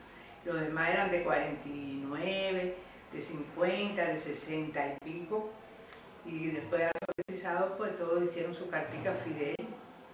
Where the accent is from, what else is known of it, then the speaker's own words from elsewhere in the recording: Zihuatanejo, Guerrero, Mexico; Yo era natural de Zahuatanejo y allí había trabajado en muchas escuelas rurales de la cercanía.